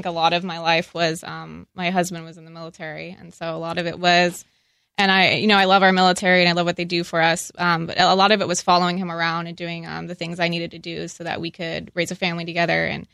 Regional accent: Arizona, United States; also born or lived in Oceanside; I'm born and raised in Arizona. I moved out here in Oceanside, actually, for about 5 years. Really enjoyed that. Lived on base over there. And then I moved back to Arizona when he got out.

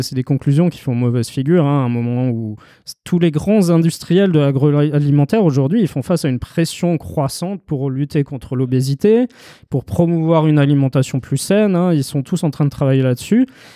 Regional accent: Strasbourg, Grand Est, France; Moi, je suis de Strasbourg, donc Lidl, je l'ai connu tout petit. On traversait la frontière pour aller faire nos courses en Allemagne.

